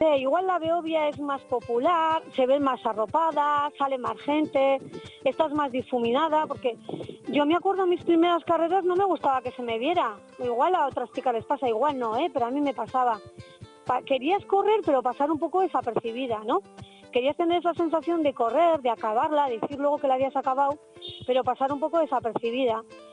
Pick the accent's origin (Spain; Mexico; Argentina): Spain; Andoain, Basque Country; justo en San Juanes, que eran fiestas de mi pueblo, de Anduin